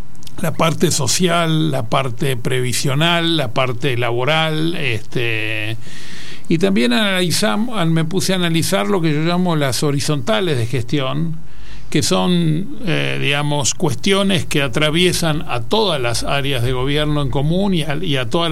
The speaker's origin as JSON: {"language": "Spanish", "region": "Buenos Aires", "country": "Argentina", "tie": "born there", "said": "Bueno, yo nací en Buenos Aires. Vengo de una familia de clase media, de inmigrantes italianos."}